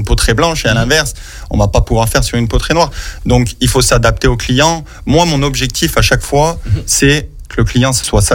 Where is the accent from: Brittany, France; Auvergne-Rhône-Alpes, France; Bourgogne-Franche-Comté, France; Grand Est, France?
Auvergne-Rhône-Alpes, France; Grenoble; j'ai grandi à Grenoble